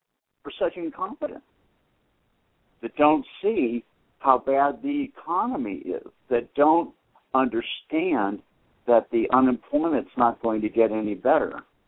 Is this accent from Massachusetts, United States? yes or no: yes; Boston, Massachusetts, United States; But I grew up in Boston, and it used to get dark at 4:15 in the afternoon.